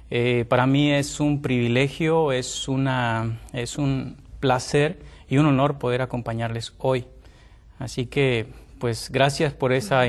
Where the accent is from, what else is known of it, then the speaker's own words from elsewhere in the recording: Tamaulipas, Mexico; now in United States; Actualmente, pues yo soy, estoy residiendo ahora en el estado de Texas, pero soy originario de México, del estado de Tamaulipas.